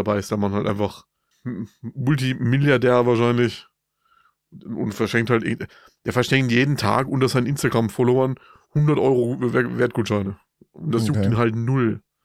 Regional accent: Bavaria, Germany; bei uns in Franken sagt man halt Spind.

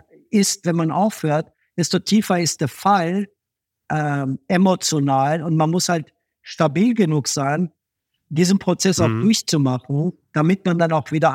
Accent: Austria; als Österreicher ist man ja auch immer, man ist ein bisschen gewichter wie die Deutschen und die Franzosen, weil wir so ein kleines Land sind

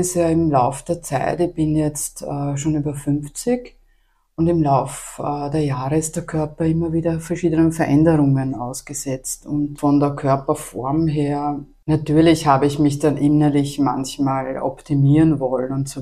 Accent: Galbrunn, Lower Austria, Austria; Also ich bin am Land aufgewachsen. Ich komme aus Galbrunn, aus dem Bezirk Bruck an der Leitha.

